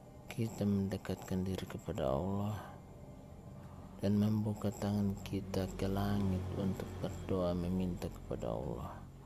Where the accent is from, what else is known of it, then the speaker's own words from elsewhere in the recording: Gorontalo, Indonesia; born there; now in Manado, Indonesia; Kombos Timur, Kampung Daluga, tapi saya lahir di Gorontalo, Limba O2, Jalan Raden Saleh, lalu sekarang Jalan Ahmad Najamuddin.